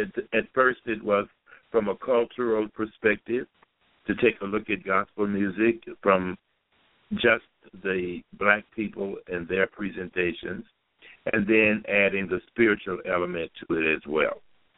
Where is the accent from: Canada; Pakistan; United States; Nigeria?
United States; Paris, Tennessee; also born or lived in Henry; I was born in West Tennessee, in a little town called Henry. Maybe 200 people live there, if that many. And then I moved to a bigger town called Paris, Tennessee.